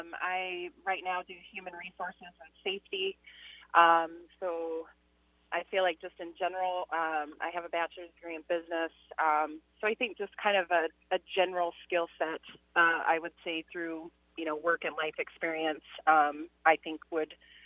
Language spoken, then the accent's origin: English; Riverside, Iowa, United States; I'm from Riverside. I grew up around the area.